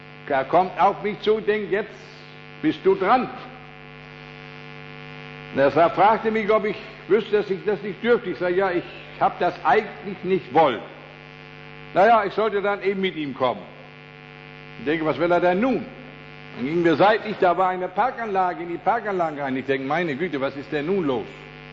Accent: Emden, Lower Saxony, Germany; ich komme aus Emden, aus Friesland, von der Küste.

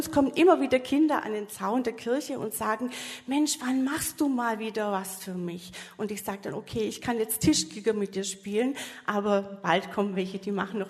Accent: Bernhausen, Baden-Württemberg, Germany; now in Brandenburg an der Havel, Germany; ich komme ja auch aus Bernhausen und hier ist ja wunderschön.

